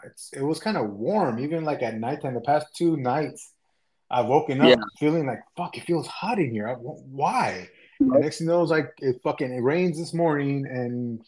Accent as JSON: {"language": "English", "region": "California", "country": "United States", "tie": "born or raised there", "also_born_or_lived": "New York", "said": "He's originally from New York, Just like I'm originally from New York, but I was more raised here in California."}